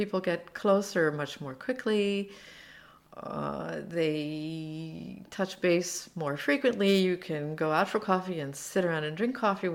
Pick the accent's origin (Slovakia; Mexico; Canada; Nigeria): Slovakia; now in Seattle, United States; When I came from Slovakia, where bread costs €1, and I came to Seattle, where bread costs $5 or $6, I was angry for about a year.